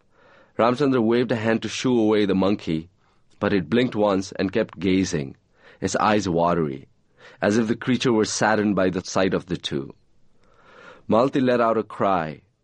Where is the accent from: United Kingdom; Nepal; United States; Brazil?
Nepal; moved away; When I was growing up in Nepal, there was no television. Okay. I left Nepal in 1984.